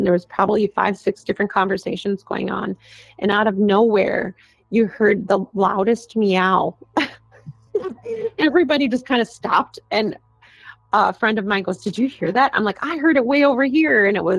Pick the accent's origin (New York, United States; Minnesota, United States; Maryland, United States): Minnesota, United States; Duluth; I'm not. I'm actually from Duluth.